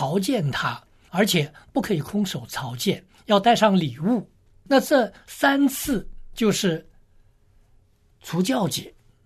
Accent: China

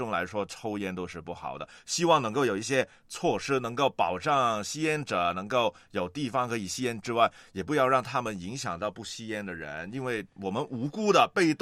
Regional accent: Hong Kong; 但是我们香港这边好像要马上要禁了

